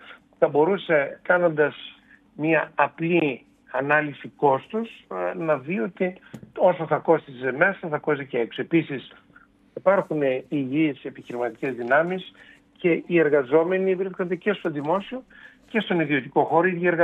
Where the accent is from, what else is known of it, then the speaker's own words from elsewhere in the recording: United Kingdom; γιατί ανατράφηκα στη Μεγάλη Βρετανία, μεγάλωσα